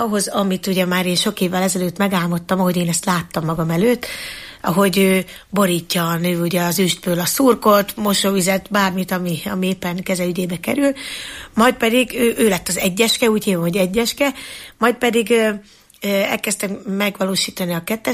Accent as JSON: {"language": "Hungarian", "town": "Eger", "region": "Heves", "country": "Hungary", "tie": "born or raised there", "said": "Tehát én mint egri nő, én ebben nőttem fel."}